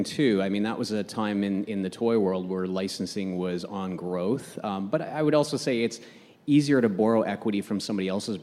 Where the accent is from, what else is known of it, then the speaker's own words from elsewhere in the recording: Western Canada, Canada; now in Toronto, Canada; I live in Toronto, but I'm originally from the West, so I can identify with most of you.